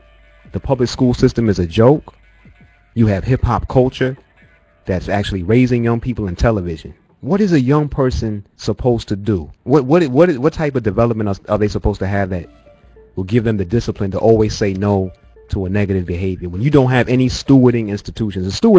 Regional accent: Willingboro, New Jersey, United States; I saw this happen in Willingboro, where I grew up in the Thoroughboro, as I call it.

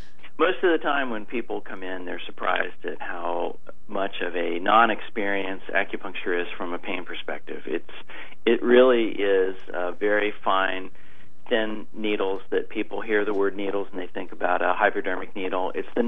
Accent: Ohio, United States; from Ohio. I'm a Buckeye originally, so I know the mentality of the Midwest, and it's a slow adopter of many new things.

